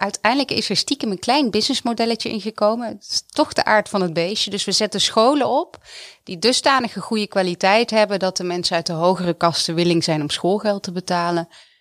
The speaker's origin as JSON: {"language": "Dutch", "country": "Netherlands", "said": "En ik denk dat wij als Nederlanders, als innovatief land, met alle middelen bij uitstek, het land zijn waarin we daarmee kunnen beginnen."}